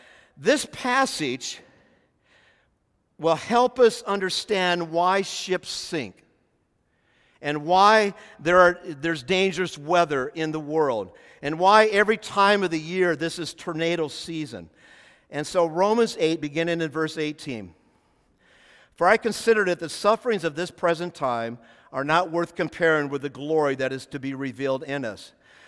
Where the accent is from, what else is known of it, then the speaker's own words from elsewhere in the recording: Nebraska, United States; also born or lived in Hawaii; We lived in Hawaii for 8 years, and it's interesting. When some people found out that I grew up in Nebraska, I'm from Nebraska